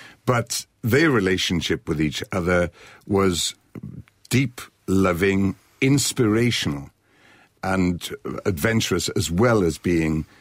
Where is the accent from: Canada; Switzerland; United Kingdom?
United Kingdom; Tredegar, Wales; And he also sang in the Workman's Hall in Tredegar, in my hometown.